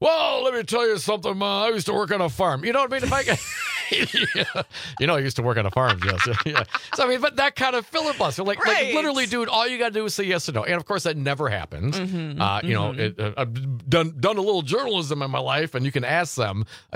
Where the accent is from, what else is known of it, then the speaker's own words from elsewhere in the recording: Michigan, United States; Alyssa Slotkin, a Democrat from my home state of Michigan.